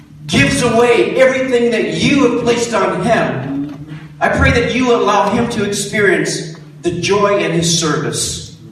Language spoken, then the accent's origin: English; Detroit, Michigan, United States; I'm from Detroit. I've seen too many things in Detroit